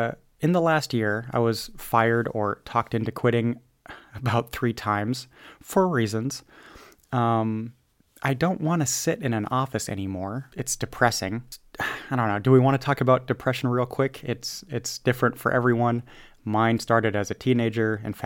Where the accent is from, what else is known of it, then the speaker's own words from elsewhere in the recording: United States; I do a show about the US in German, and since I'm an American, I give a slice of my private life every once in a while